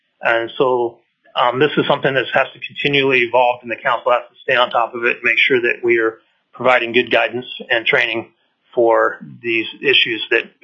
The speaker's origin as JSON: {"language": "English", "town": "Skagway", "region": "Alaska", "country": "United States", "tie": "born or raised there", "lives_now": "Palmer, United States", "said": "I'm a lifelong Alaskan. I grew up in Skagway, and now I live in Palmer."}